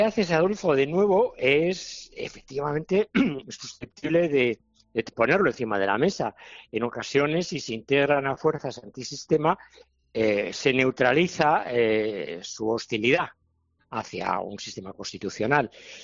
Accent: Bilbao, Basque Country, Spain; moved away; Yo soy de Bilbao, conozco bien, he vivido allí hasta hace veintitantos años.

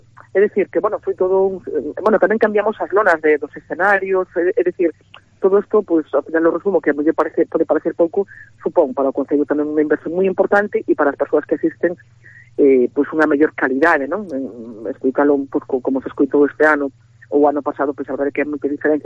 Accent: Paradela, Galicia, Spain; eu son veciña de Paradela e recordo a Semana Santa desde que era nena.

